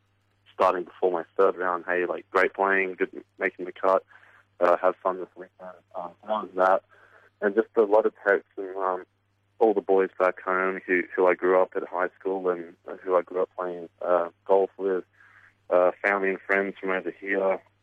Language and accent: English; Australia; now in Las Vegas, United States; even out on the golf course, kind of like my new hometown out here in Las Vegas.